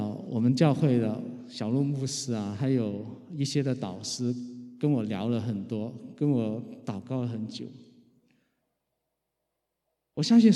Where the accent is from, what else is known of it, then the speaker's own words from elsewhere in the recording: Guangzhou, Guangdong, China; now in North America; 因为我从小在国内教育长大，但是我从小又受香港 港台文化的熏陶啊，从小在啊，我在广州啊，从小就听啊粤语流行歌长大，看 TVB 的剧集啊。